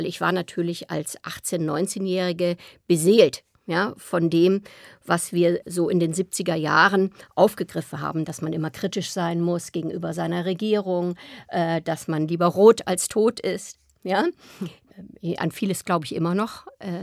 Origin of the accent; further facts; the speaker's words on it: Rhineland, Germany; now in Berlin, Germany; Also ich habe die meiste Zeit meines Lebens, also vor allen Dingen Kindheit, ja, Jugend, habe ich im Rheinland verbracht. Und ich habe mich nie als Rheinländerin gesehen, bis ich in Berlin gelandet bin.